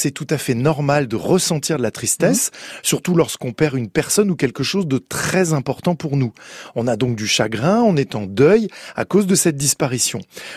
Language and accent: French; Paris, Île-de-France, France; en tant que Parisien, bien sûr, mais aussi en tant que chrétien ou tout simplement en tant que citoyen français.